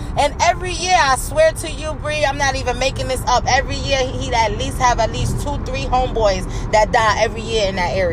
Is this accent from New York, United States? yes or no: yes; Brooklyn, New York, United States; I'm from Brownsville, you know, Brownsville, Brooklyn